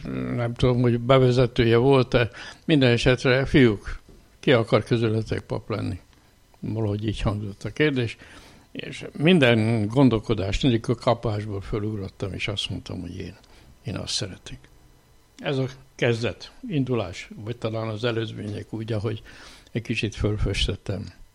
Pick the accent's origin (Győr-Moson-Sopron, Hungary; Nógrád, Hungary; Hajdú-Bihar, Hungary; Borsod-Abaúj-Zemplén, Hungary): Győr-Moson-Sopron, Hungary; Kapuvár; Tehát ebből a világból indultam, és kicsi gyerekként is azt hiszem, már minisztráltam. Én Kapuvárot születtem